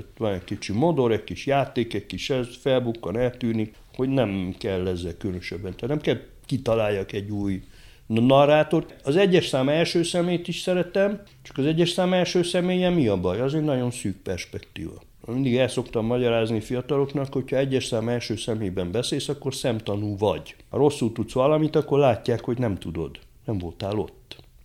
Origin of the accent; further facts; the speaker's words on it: Székely Land, Romania; Félig meddig a Székelyföldön nevelkedtem, és falun. De különben is Erdélyben, most már nem, de még mindig azért vidéken, meg Székelyföldön azért egy archaikusabb nyelvállapotban vagyunk. Egy régebbi nyelvet használunk, vagy nagyon sok régies fordulatot